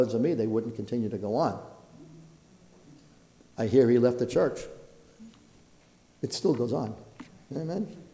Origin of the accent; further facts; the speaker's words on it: Brooklyn, New York, United States; When I was growing up in the Brooklyn Italian church, the people were dirt poor.